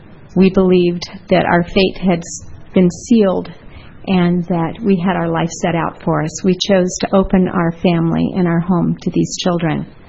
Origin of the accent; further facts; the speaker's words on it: Ashland, United States; from Ashland, and I'd like to introduce my family, please.